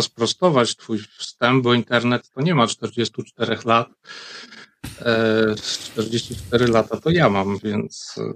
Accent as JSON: {"language": "Polish", "town": "Lublin", "region": "Lublin Voivodeship", "country": "Poland", "tie": "born or raised there", "said": "bo pochodzę z Lublina i jak skończyłem ogólniaka, to generalnie nie było w Lublinie kierunku informatycznego nigdzie na żadnej uczelni."}